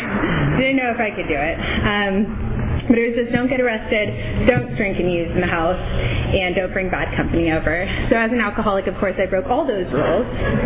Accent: Huntington Beach, California, United States; I'm originally from Huntington Beach, so 714 represent.

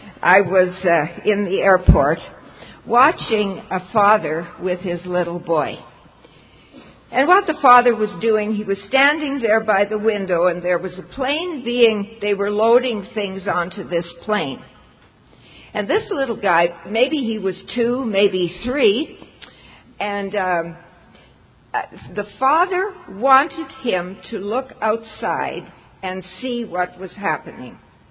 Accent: Toronto, Ontario, Canada; I'm from Toronto

